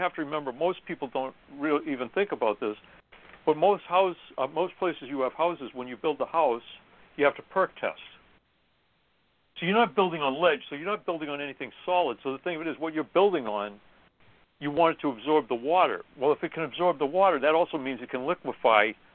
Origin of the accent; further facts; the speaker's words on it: New England, United States; And I come from New England.